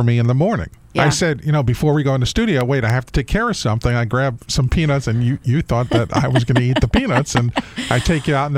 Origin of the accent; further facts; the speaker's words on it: New York, United States; growing up in New York, as you know, the squirrels run all over the place